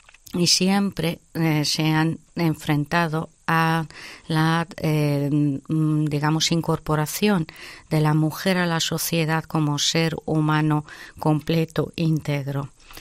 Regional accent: Spain; como española que soy también y que esta es mi casa

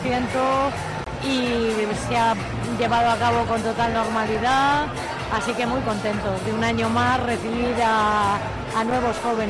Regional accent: Alicante, Valencian Community, Spain; como buena alicantina me gusta mucho nuestras fiestas grandes

